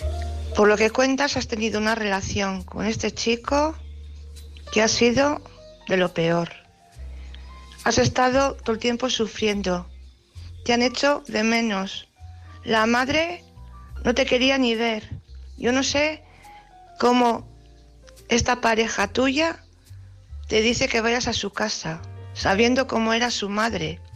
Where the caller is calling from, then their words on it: Valladolid, Castile and León, Spain; de Valladolid.